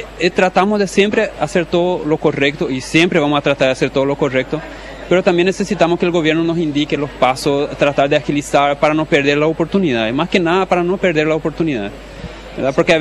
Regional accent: Torres, Rio Grande do Sul, Brazil; Spanish is a second language; moved away as an adult; now in Paraguay; De Porto Alegre, de Torres.

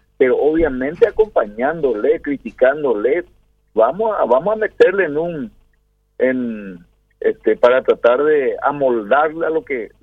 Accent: Paraguay; somos paraguayos y entre paraguayos

